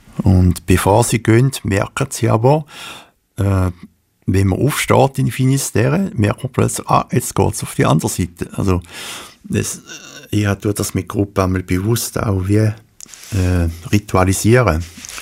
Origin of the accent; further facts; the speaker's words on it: Switzerland; als Schweizer, wo wir so ein paar Seen haben und ein paar Flüsse, ist der Atlantik schon einfach noch etwas anderes